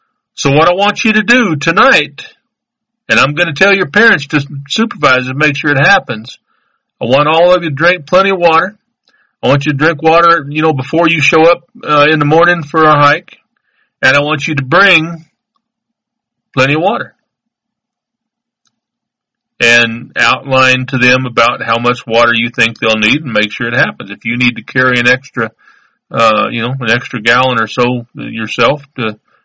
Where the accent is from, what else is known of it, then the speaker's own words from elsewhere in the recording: Cody, Wyoming, United States; Here is a place in my old hometown, Cody, Wyoming. I guess it was my hometown as long as I lived there, wasn't it? It was where my home was. Wasn't born there or nothing